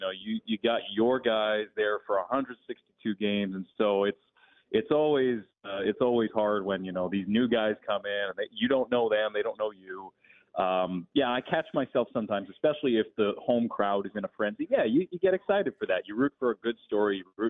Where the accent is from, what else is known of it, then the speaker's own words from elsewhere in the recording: New York City, New York, United States; Well, I grew up in New York City. I grew up in Brooklyn.